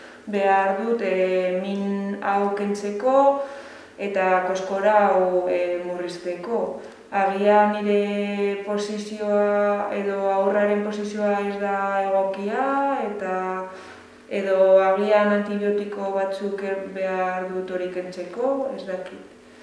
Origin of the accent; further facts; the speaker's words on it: Vitoria-Gasteiz, Basque Country, Spain; eta Gasteizkoa naiz. Hogeita ama zazpi urte ditut